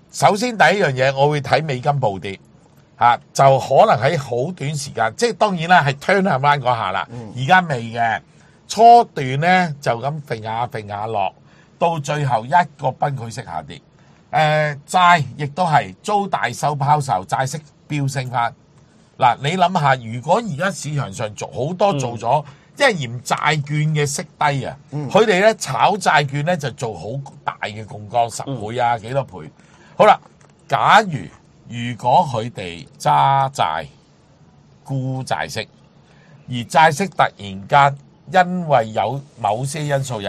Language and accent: Cantonese; Hong Kong; 我哋香港人好慘嘅就係因為聯繫匯率關係啦